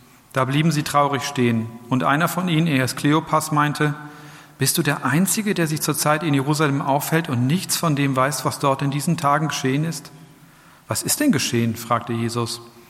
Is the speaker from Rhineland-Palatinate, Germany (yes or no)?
no; North Rhine-Westphalia, Germany; Und überhaupt bin ich ja hier auch in der Region aufgewachsen. Und ich kenne ja so die Dörfer und ich weiß ja, wie die Mentalität ist und wie der Oberberger so tickt.